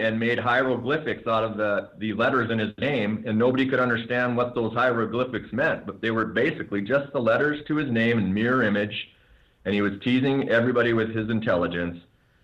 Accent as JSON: {"language": "English", "region": "Montana", "country": "United States", "tie": "born or raised there", "said": "before he came to my hometown, he framed a man named Burton Abbott down in California. Mm-hmm. And while Edwards was here in Montana in Deer Lodge Prison"}